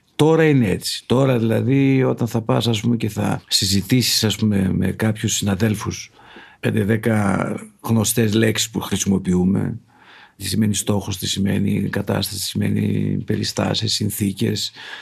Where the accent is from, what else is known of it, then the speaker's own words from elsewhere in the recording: Thessaloniki, Central Macedonia, Greece; also born or lived in United States; Μα κοίταξε, Θεσσαλονίκη είμαστε. Είμαστε Έλληνες και.